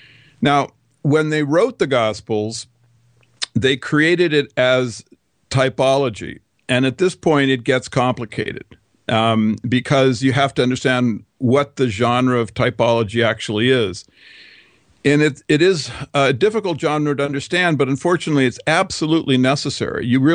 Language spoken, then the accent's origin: English; Japan; I was raised in Japan